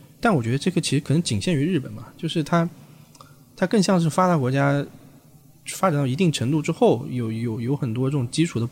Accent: Fuzhou, Jiangxi, China; 我出生在江西抚州的一个特别乡下的一种三线工厂，就是一个矿山。

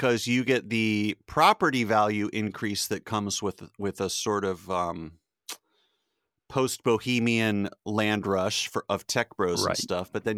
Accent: Indiana, United States; now in Chicago, United States; I grew up in Indiana, well, moved back there for college, go Hoosiers, and now I live in Chicago.

